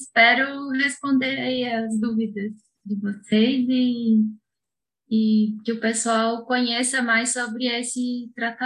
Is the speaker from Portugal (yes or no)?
no; Rio de Janeiro, Brazil; Eu sou do Rio de Janeiro.